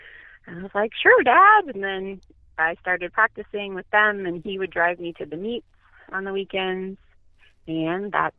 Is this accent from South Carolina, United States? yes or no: no; New Jersey, United States; born there; So I was born in New Jersey, near Fort Dix. And then we only lived there for 1 year, and then we started to move more after that.